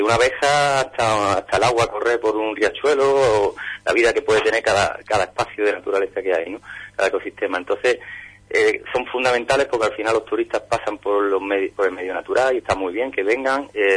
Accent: Huelva, Andalusia, Spain; Y yo nací en Huelva, pero sinceramente cuando nací ya sabía que era de Berrocal. Como yo desde siempre me preguntaban en Huelva y yo decía, yo soy de Berroca. Aunque nací aquí, me crié en la ciudad, pero mis raíces estaban allí.

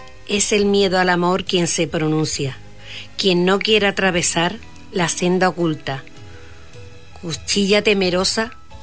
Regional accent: Villanueva de los Castillejos, Andalusia, Spain; also born or lived in El Almendro; Y decir que soy, como habéis dicho, andevaleña y soy de Villanueva de los Castillejos y del Almendro. De los dos pueblos soy, por parte de padre y de madre.

